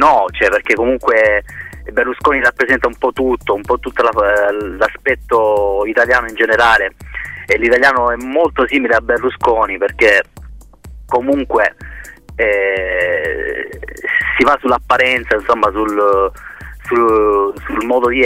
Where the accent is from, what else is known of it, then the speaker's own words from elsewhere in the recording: Apulia, Italy; moved away; parte tutto un po' da quando sono partito dal Salento per arrivare nel Veneto, dove mi trovo tuttora a lavorare